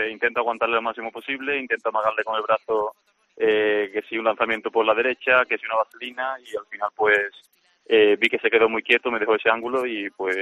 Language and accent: Spanish; Montequinto, Andalusia, Spain; Allí en Montequinto, de donde yo soy